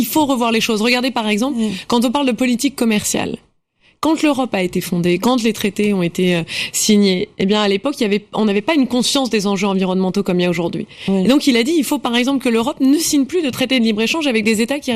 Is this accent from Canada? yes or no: no; France; Mais souvent, ça m'est arrivé de dire, je suis française, bon, c'était bien.